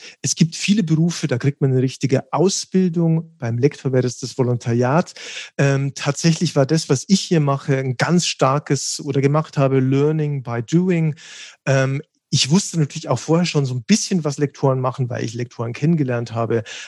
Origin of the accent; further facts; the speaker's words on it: Bavaria, Germany; meine Eltern hatten auch ein Abonnement im Stadttheater Ingolstadt. Also da komme ich nämlich aus der Nähe.